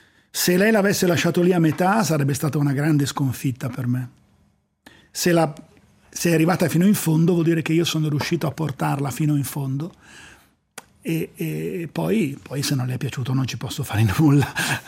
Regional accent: Milan, Lombardy, Italy; now in Lugano, Switzerland; Io sono partito da Milano negli anni di piombo, negli anni duri, negli anni in cui c'erano le manifestazioni per strada, le Brigate Rosse, un clima brutto, se volete. Quando sono arrivato a Lugano mi sono trovato in un piccolo paradiso.

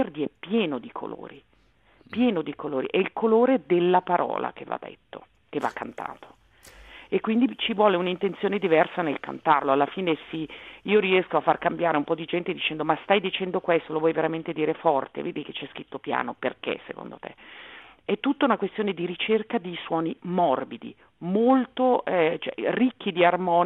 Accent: Milan, Lombardy, Italy; perché mi sono di Milano, quando mi sono di Milano schiaccio tutto

